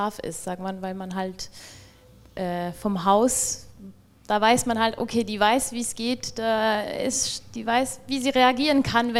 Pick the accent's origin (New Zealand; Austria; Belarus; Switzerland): Switzerland; Also ich komme aus der Schweiz, mir konnte niemand helfen, wie ich das steuerlich machen muss, weil nicht EU